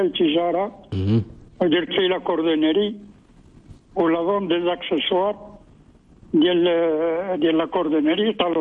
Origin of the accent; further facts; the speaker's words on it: Morocco; انا مغربي.